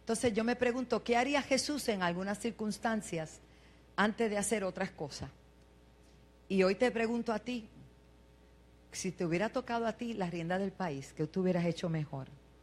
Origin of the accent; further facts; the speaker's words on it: New York, United States; born there; Yo no nací aquí. Soy de padres nacidos en Puerto Rico. Yo nací en Nueva York.